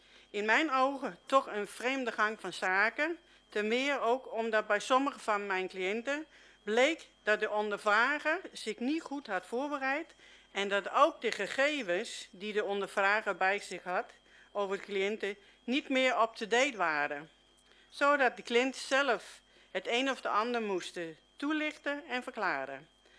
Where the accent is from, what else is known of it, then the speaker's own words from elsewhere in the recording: Julianendorp, North Holland, Netherlands; uit Julianendorp en ik heb mijn verhaal even opgeschreven